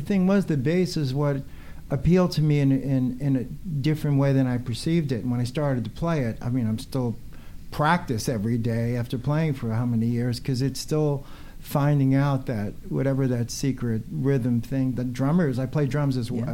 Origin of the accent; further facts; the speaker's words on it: Brooklyn, New York, United States; But, you know, growing up in Brooklyn, I had athletic talents. I loved baseball.